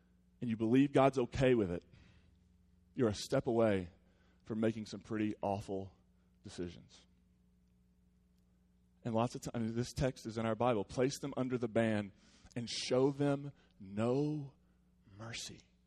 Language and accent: English; West Virginia, United States; And you don't forget where I'm from. I'm from the West Virginia line, baby.